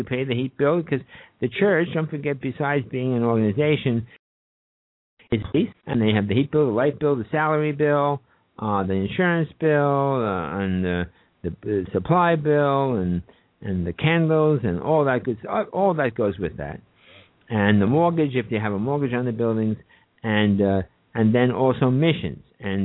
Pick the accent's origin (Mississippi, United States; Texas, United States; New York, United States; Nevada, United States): New York, United States; I'm a New Yorker myself